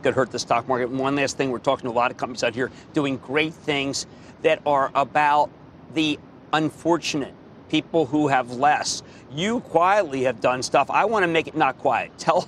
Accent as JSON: {"language": "English", "region": "New Jersey", "country": "United States", "said": "Let's go to Joe in my home state of New Jersey."}